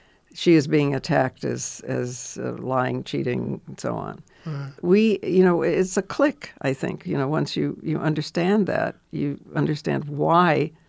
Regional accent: New York, United States; I would like to say as a New Yorker

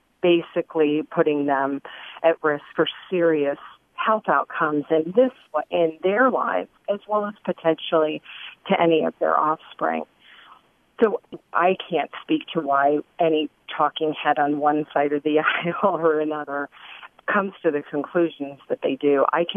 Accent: Miami, Florida, United States; I grew up in Miami in the 1970s and 80s and was there during the time that we had Cuban immigrants and Haitian immigrants arriving on the shores

